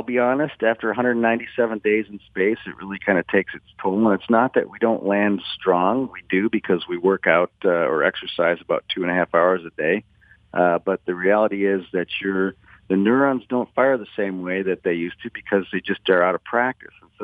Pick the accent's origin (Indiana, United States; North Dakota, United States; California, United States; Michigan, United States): Michigan, United States; Detroit; growing up in the Motor City, I was always into mechanics and automotive, had a lot of automotive interests.